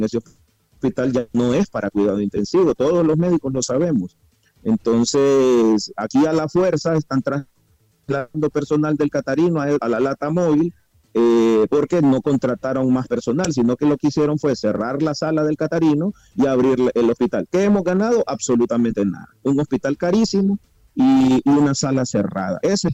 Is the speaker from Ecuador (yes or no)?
no; Honduras; como todo hondureño, esperamos que este hospital funcione